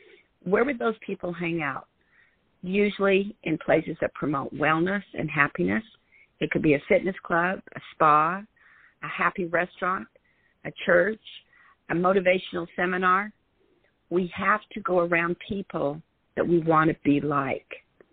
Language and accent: English; Salt Lake City, Utah, United States; To give you a little of my background, I grew up in Salt Lake City, Utah.